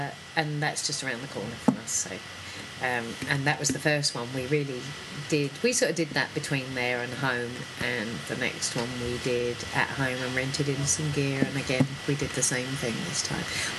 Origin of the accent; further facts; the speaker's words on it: London, United Kingdom; I was born in London and I grew up with my grandparents out in London.